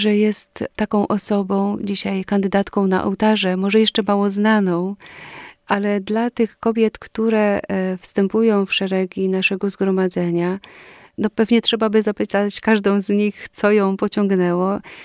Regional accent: Niegowa, Silesian Voivodeship, Poland; Ponieważ pochodzę z Niegowa, to jest miejsce

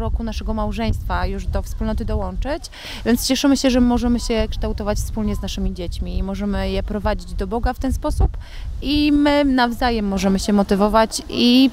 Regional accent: Lubin, Lower Silesian Voivodeship, Poland; Jestem z Lubina, Dolny Śląsk.

